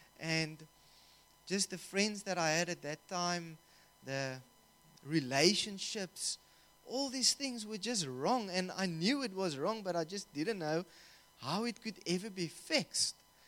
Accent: Somerset West, Western Cape, South Africa; and I'm from Shofar, Somerset West.

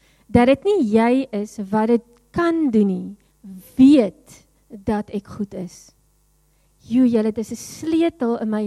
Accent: Worcester, Western Cape, South Africa; jare terug, het ek in Woester groot geword en op 'n stadium was ons hoofstraat

